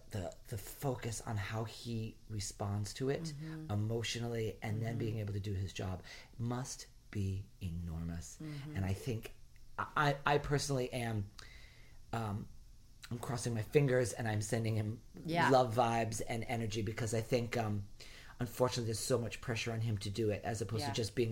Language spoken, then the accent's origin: English; Rhode Island, United States; I grew up in Rhode Island, which is supposed to be this, like, Yankee, you know, liberal New England.